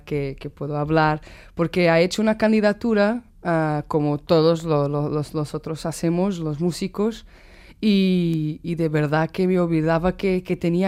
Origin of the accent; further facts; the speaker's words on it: Évora, Alentejo, Portugal; Spanish is a second language; Soy de Évora.